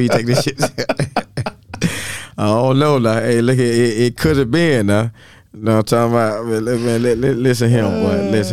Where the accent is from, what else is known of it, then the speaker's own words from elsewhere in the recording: Lamar, South Carolina, United States; I was like, "I'm from Lamar."